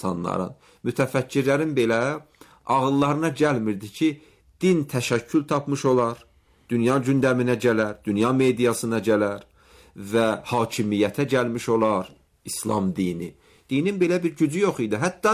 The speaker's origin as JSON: {"language": "Azerbaijani", "town": "Goychay", "region": "Goychay District", "country": "Azerbaijan", "tie": "born or raised there", "said": "Azərbaycanın Göyçay şəhərində, mənim öz doğma şəhərimdə"}